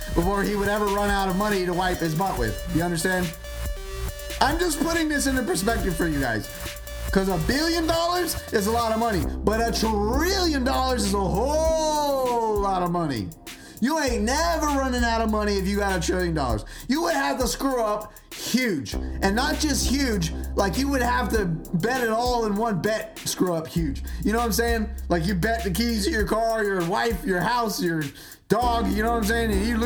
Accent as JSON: {"language": "English", "town": "Las Vegas", "region": "Nevada", "country": "United States", "said": "I'm from Vegas. I put in my time in Vegas."}